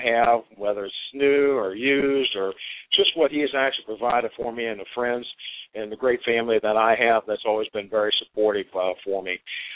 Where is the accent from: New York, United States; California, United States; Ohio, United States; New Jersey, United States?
Ohio, United States; Cincinnati; now in Savannah, United States; I'm originally from the Cincinnati area, and I was a transplant to Savannah, Georgia.